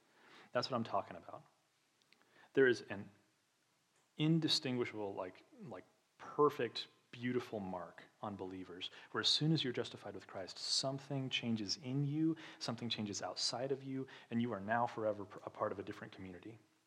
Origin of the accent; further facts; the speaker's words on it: Arkansas, United States; So I come from Razorback land.